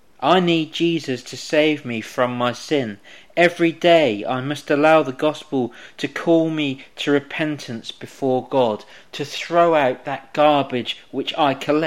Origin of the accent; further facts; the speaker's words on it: Coventry, West Midlands, United Kingdom; growing up in Coventry, living and hanging out with the mates I did